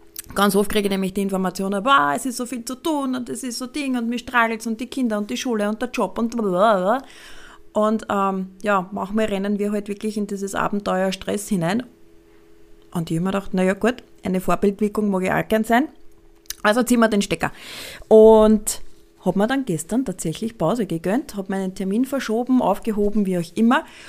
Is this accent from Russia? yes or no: no; Austria; bei uns in Österreich